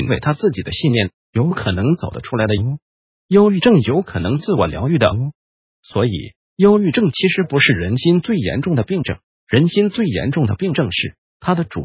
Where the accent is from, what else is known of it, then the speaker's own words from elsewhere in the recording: Taiwan; 可是真的是爱讲什么就讲什么，我们台湾人非常厉害